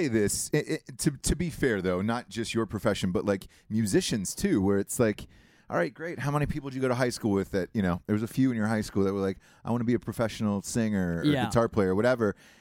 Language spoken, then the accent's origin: English; Georgia, United States; There was a few at my high school, and it was the same type of deal. 'Cause I'm from Georgia.